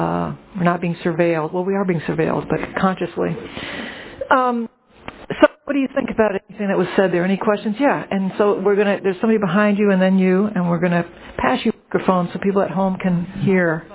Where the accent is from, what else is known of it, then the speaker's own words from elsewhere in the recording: New Orleans, Louisiana, United States; It doesn't help anybody to start talking about, well, you know, I'm from New Orleans.